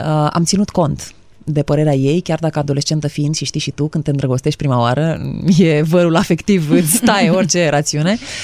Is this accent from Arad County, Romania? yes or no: no; Coada Izvorului, Prahova, Romania; Am crescut la bunicii mei o vreme, pentru că mama a avut ceva probleme de sănătate și am copilărit undeva într-un sat, se numește Coada Izvorului, în Prahova.